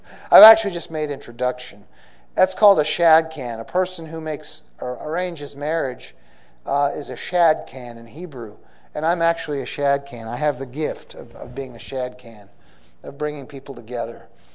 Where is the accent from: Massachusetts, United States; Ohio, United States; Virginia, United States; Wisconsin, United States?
Massachusetts, United States; Newton; from my home in Newton, in where I grew up in Newton, Massachusetts.